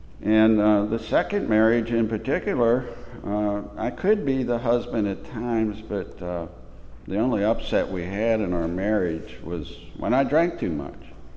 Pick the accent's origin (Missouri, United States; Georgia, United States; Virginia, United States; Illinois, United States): Virginia, United States; Suffolk